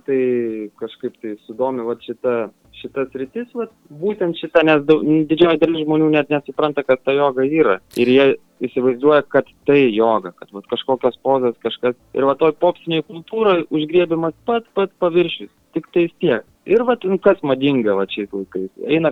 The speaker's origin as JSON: {"language": "Lithuanian", "town": "Rokiškis", "region": "Panevėžys County", "country": "Lithuania", "lives_now": "Alytus, Lithuania", "said": "nukritau aš tam Alytui. O originaliai esu iš Rokiškio."}